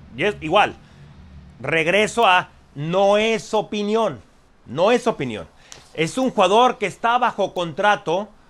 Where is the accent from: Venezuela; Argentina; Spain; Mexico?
Mexico; now in United States; parte de mí está de acuerdo contigo como mexicano